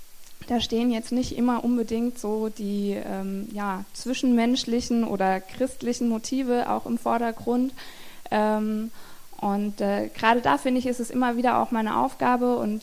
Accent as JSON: {"language": "German", "town": "Stuttgart", "region": "Baden-Württemberg", "country": "Germany", "tie": "born or raised there", "said": "Irgendwie kamen wir dann in Stuttgart auf die Kirche und das war dann zufälligerweise genau die Kirche, in der ich eben im Kindergottesdienst früher war."}